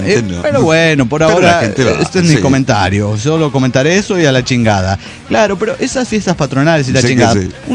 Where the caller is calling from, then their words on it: San Luis Potosí, Mexico; de San Luis Potosí